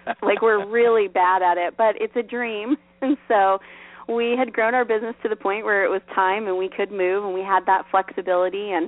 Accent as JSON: {"language": "English", "region": "West Coast", "country": "United States", "tie": "born or raised there", "also_born_or_lived": "California / Idaho / Utah / Oregon", "lives_now": "Pendergrass, United States", "said": "I'm originally a West Coast girl, so I grew up in California, Idaho, Utah, Oregon, and this summer just moved my family out into the middle of nowhere, North Georgia."}